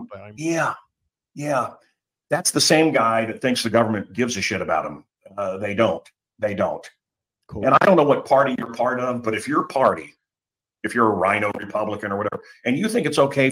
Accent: United States; I'm an American. I'm an American, and I will continue to fight.

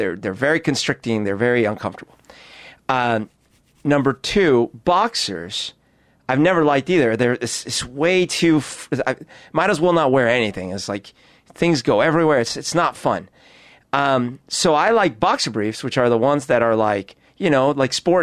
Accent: Bogotá, Bogotá Capital District, Colombia; First of all, I grew up in Bogota. It's a big city. There's no camping.

